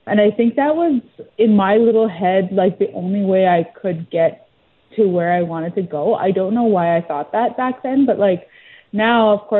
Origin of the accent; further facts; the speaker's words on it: Grand Rapids, Manitoba, Canada; I ran for Queen in my hometown, Grand Rapids, Mr. Paisa Cree Nation, and we have a winter festival there.